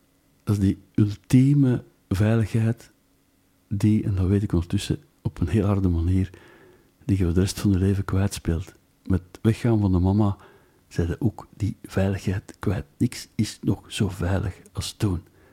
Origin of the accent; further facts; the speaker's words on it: Flemish Brabant, Belgium; Prille teenager in dat dorpje nabij Leuven, waar ik geboren ben, waar ik woonde bij mijn ouders.